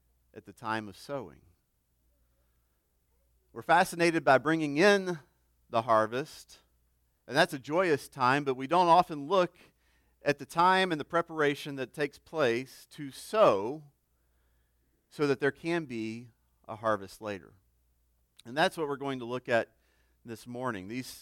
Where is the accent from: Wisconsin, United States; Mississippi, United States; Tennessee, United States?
Mississippi, United States; Growing up in Mississippi, one of the first things that I can remember as a young boy, I grew up in the city, but we would travel through the country quite a bit